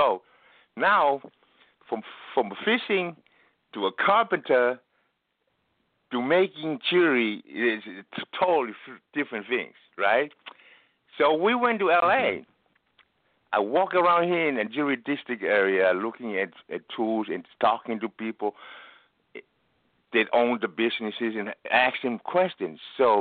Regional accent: Tonga; now in United States; I have never seen a toe ring where I come from Tonga. I don't even own a ring.

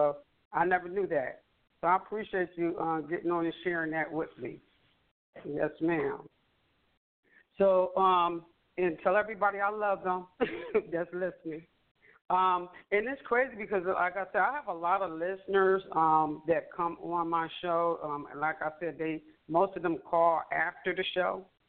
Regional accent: Buffalo, New York, United States; the guy was from where I'm born and raised in Buffalo, New York.

